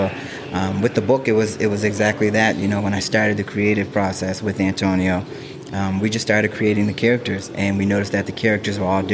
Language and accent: English; North Preston, Nova Scotia, Canada; Yeah, so growing up in North Preston was great.